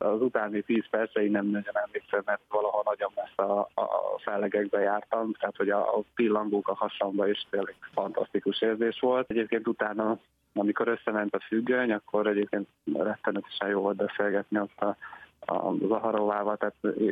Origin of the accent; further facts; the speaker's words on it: Hungary; Tehát 3 orosz, egy olasz, olasz, egy kínai és egy én, mint magyar.